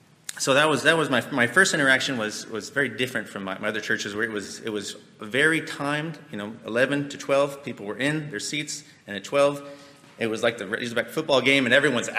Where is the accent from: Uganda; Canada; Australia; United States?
United States; Fontana, California; born there; I was born in California, going all the way back, and in a Fontana, Southern California suburb.